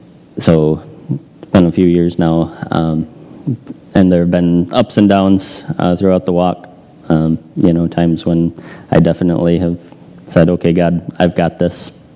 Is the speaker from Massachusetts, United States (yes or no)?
yes; Lowell, Massachusetts, United States; But yeah, I grew up in the Methodist Church in Lowell. Lived in this area all my life.